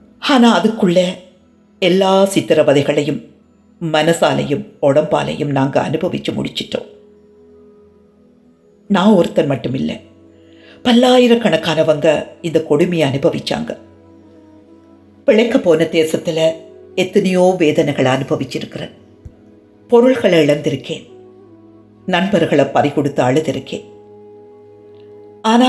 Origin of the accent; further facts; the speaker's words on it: India; born there; நான் இந்தியாவில் பிறந்தவன், பிழைப்புக்காக பிரதேசம் போனவன், இந்திய அரசாங்கத்தின் ஒப்பந்தப்படி தாயகம் திரும்பினவன். நான் அகதி இல்லை